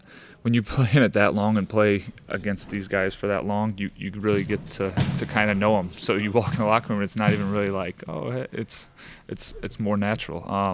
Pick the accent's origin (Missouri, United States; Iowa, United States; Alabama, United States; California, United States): Missouri, United States; St. Louis; but a few people just knowing I'm from St. Louis have been, hey, have you seen that Sporting game?